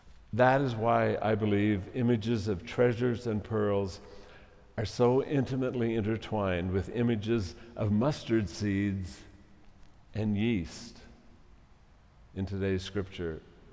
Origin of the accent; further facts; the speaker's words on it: Harrison, United States; When I was a kid growing up in Harrison, I would often stop at my grandma's house on the way home from school